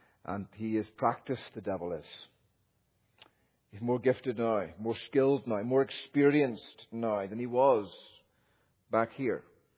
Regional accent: Ireland; I'm Irish, I can't pronounce her name, forgive me, I struggle.

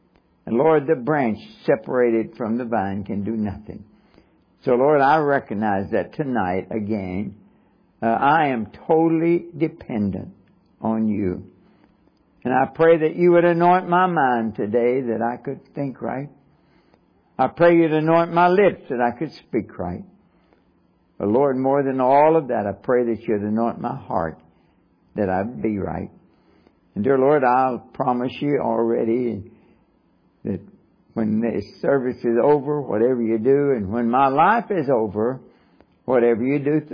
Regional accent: Kentucky, United States; when I was a boy growing up in Kentucky, I started listening to Kentucky basketball games early.

